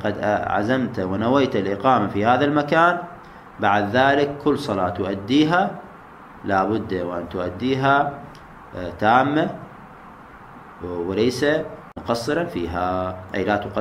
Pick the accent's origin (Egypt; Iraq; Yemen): Iraq; Najaf, Najaf Governorate; born there; فمثلا أنا ولدت في مدينة النجف، فهنا هذه تعد بلدي وموطني، وأنا أعد فيها حاضرا غير مسافر